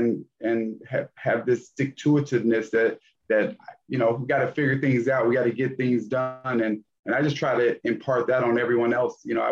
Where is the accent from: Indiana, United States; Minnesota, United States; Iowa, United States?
Indiana, United States; Gary; I'm very thankful for, you know, growing up in Gary, Indiana, in the community.